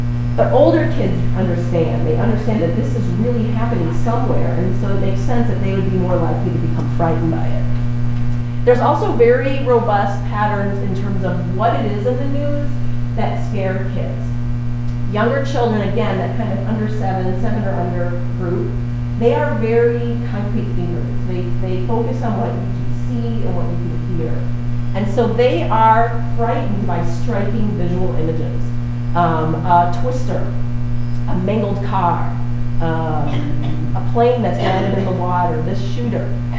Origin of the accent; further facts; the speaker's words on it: Illinois, United States; I grew up in Illinois, and my classroom also happened.